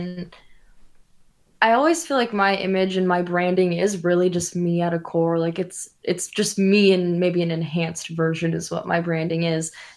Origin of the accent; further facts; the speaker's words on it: Minnesota, United States; born there; when it comes to Minnesota, I can't do it. It's my birthplace.